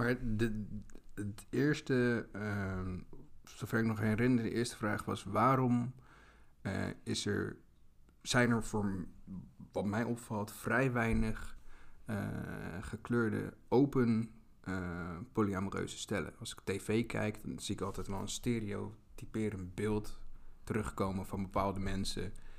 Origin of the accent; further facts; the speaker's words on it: Rotterdam, South Holland, Netherlands; ik ben 32 jaar, ik ben geboren getogen in Rotterdam.